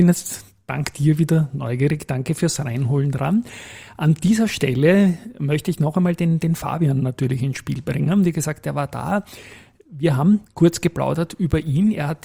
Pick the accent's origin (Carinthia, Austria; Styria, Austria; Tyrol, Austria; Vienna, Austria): Vienna, Austria; Ich komme aus Donaustadt und arbeite im Alsergrund.